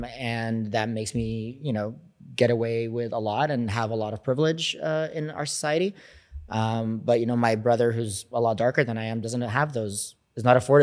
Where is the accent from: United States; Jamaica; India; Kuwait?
Kuwait; moved away as an adult; also born or lived in Alexandria, Egypt; now in Montreal, Canada; I was born in Alexandria in Egypt to Egyptian and Palestinian parents. I grew up there for a little while, and then we moved to Kuwait for like my formative years. So I think it was like a good 10 years before I left.